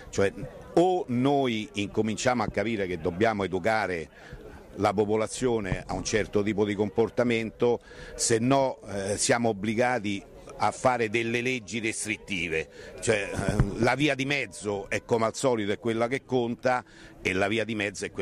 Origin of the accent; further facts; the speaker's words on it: Ostia, Lazio, Italy; per noi che siamo nati a Ostia e che abbiamo vissuto Ostia